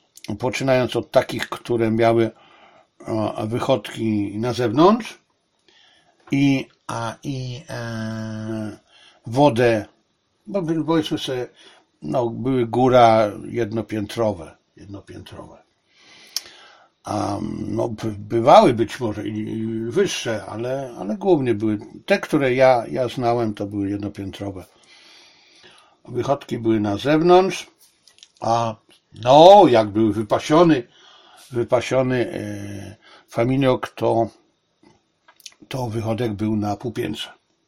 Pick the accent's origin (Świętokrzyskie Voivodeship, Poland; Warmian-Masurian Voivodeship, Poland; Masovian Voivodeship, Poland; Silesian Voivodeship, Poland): Silesian Voivodeship, Poland; Zabrze; w moim dzieciństwie, czyli w Zabrzu, młodości, czyli w Zabrzu